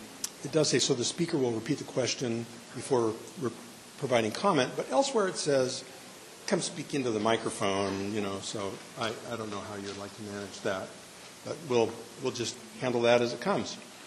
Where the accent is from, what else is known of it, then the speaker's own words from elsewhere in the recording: Portland, United States; I'm from Portland.